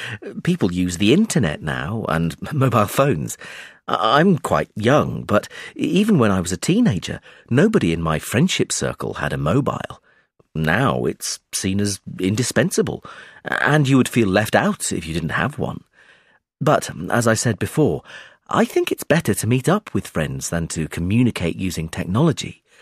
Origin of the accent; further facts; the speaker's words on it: Brazil; first language Portuguese; English is a second language; Although I grew up in Brazil, I can also speak Italian, because my mother and one set of grandparents are Italian, and I grew up hearing the language all around me.